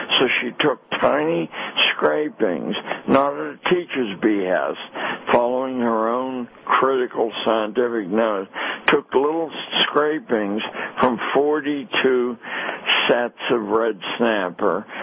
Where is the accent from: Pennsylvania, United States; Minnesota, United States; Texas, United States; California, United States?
Pennsylvania, United States; Pittsburgh; I'm from Pittsburgh, and our last Super Bowl in Detroit was a pleasure.